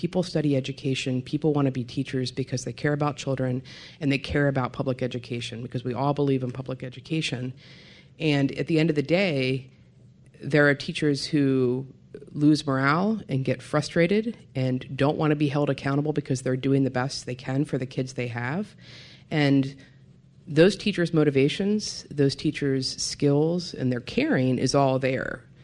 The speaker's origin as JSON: {"language": "English", "region": "Maryland", "country": "United States", "said": "I'm from Frederick County, and we're the biggest county in the state of Maryland geographically."}